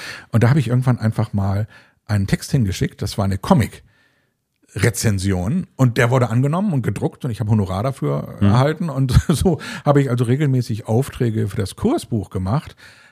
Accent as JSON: {"language": "German", "region": "Bremen", "country": "Germany", "tie": "born or raised there", "said": "Ich habe mal Zivildienst gemacht in Uelzen, mitten in Niedersachsen, und das war unglaublich weit weg"}